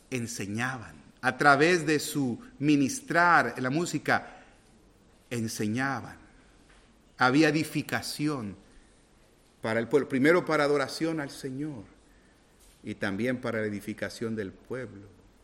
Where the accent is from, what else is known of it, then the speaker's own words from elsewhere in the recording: Mexico; born there; también nosotros tenemos nuestro trasfondo y nuestra idiosincrasia, ¿no? Nacimos en México, ¿verdad?